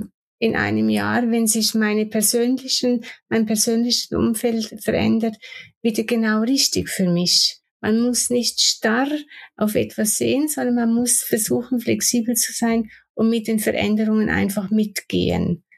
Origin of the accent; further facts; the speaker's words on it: Switzerland; Ich komme aus der Schweiz, deswegen.